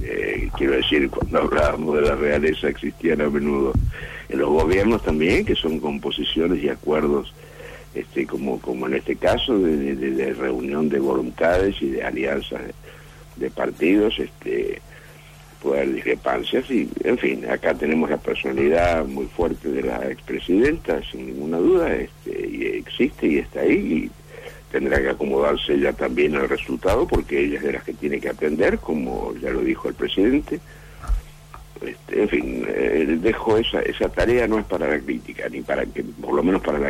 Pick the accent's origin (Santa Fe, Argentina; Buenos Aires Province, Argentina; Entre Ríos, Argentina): Buenos Aires Province, Argentina; Junín; de mi pueblo de Junín